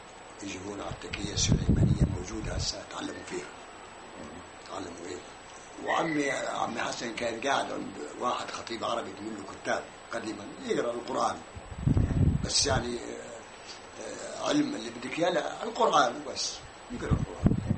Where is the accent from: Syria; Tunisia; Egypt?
Syria; Butayha, Quneitra Governorate; من البطيحة سوري.